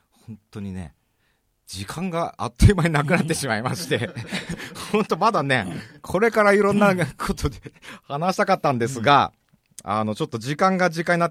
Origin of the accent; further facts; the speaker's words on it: Kanagawa, Japan; 僕の実家でも近くでも厚木基地があるんですけども